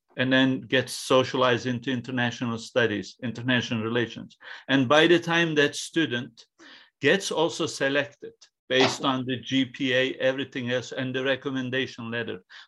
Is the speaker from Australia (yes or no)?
no; Konya, Turkey; English is a second language; I was from the land of Sufi, right? I grew up in Konya.